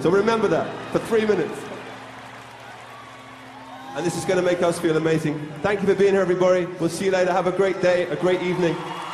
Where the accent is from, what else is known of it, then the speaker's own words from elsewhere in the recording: England, United Kingdom; I don't want to talk too much because I'm English and sound like an idiot.